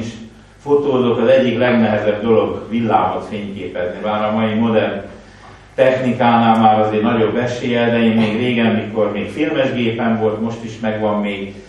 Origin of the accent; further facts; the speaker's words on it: Nyáregyháza, Pest, Hungary; én egy Dél-Pest megyei faluban, nyáregyházán nőttem föl, oda köt a gyerekkor egészen sokáig. Ott jártam iskolába